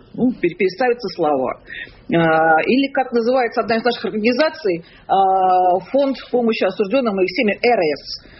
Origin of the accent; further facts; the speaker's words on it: Russia; что я вот такая россиянка